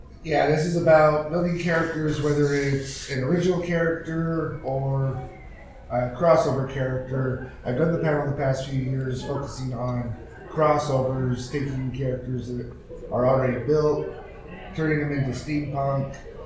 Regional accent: Utah, United States; I'm from Utah, so I don't like to do the full drive. I'm half hour north of Salt Lake

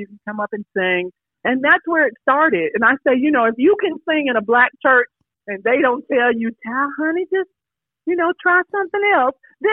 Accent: Florida, United States; now in Orlando, United States; Duval. So I grew up in Polk County. Of course, I live in Orlando now.

